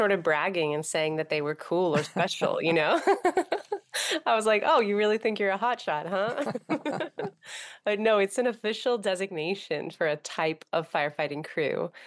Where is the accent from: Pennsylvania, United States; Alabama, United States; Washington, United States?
Pennsylvania, United States; Lancaster; also born or lived in Frankfort, Kentucky; I was born in Frankfort, Kentucky, and then lived there until I was about 7 years old, and then was raised in Lancaster, Pennsylvania. So I'm from sort of a combination of the Southeast and the East.